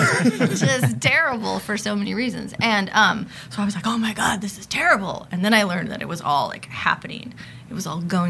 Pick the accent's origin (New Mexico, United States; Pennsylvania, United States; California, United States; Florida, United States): California, United States; Los Angeles; I am a sociologist, born and raised in Los Angeles. I have a PhD. I'm 36 years old